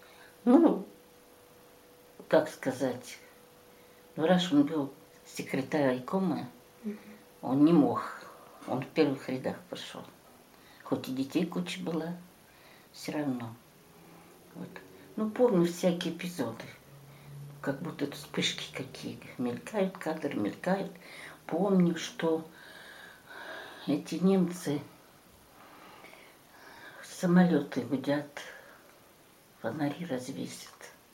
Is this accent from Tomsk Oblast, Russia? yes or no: no; Voronezh Oblast, Russia; born there; Я в Воронежской области.